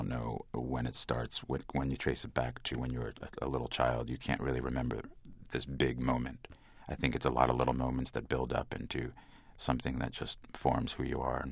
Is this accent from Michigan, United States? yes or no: no; New Jersey, United States; It was a revolving door policy at our house growing up in New Jersey, where piano lessons were given all day throughout the day